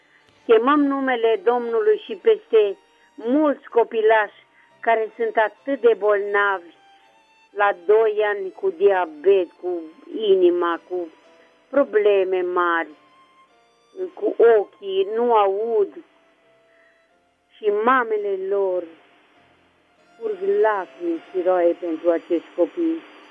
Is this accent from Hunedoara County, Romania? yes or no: yes; Deva, Hunedoara County, Romania; sunt din Deva.